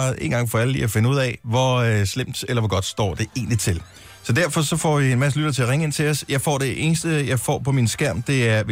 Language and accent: Danish; Region of Southern Denmark, Denmark; also born or lived in Esbjerg / West Jutland; Jeg er jo Fynbo, har boet der det længste stykke tid af mit liv.